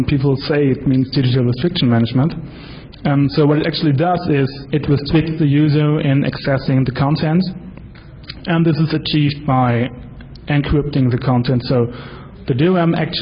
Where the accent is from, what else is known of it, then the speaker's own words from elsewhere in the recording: Germany; I'm from Germany.